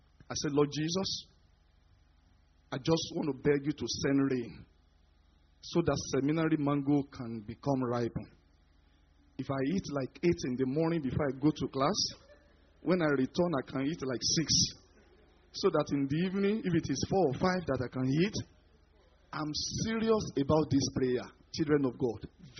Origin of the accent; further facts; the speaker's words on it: Jos, Plateau, Nigeria; I told you I came from Jos.